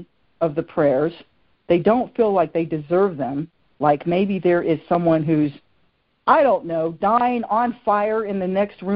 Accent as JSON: {"language": "English", "region": "Virginia", "country": "United States", "tie": "born or raised there", "said": "I know you're from Virginia, and of course I grew up in Virginia, so I know you've been to Virginia Beach."}